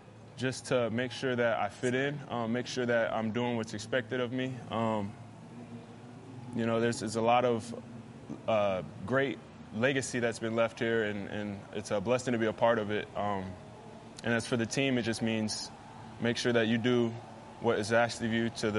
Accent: Hutchinson, Kansas, United States; I play defensive end for the New England Patriots. I'm from Hutchinson, Kansas.

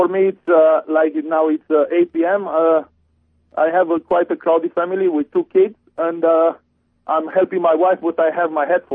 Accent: Romania; English is a second language; Yes, first I want to say that I'm original from Romania

